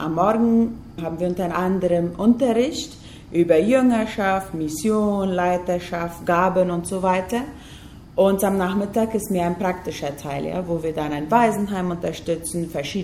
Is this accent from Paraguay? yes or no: yes; Fernheim, Boquerón, Paraguay; now in Mexico; Ja, ich komme ursprünglich hier aus Fernheim, im Blumenthal. Ich bin in Blumenthal-Fernheim aufgewachsen.